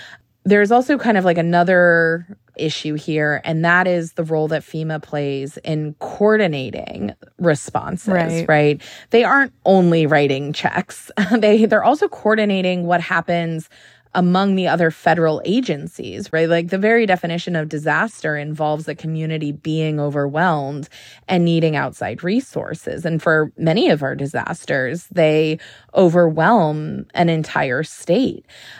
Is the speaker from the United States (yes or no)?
yes; Maine, United States; I'm from Maine, for example, and we do not get disasters very frequently.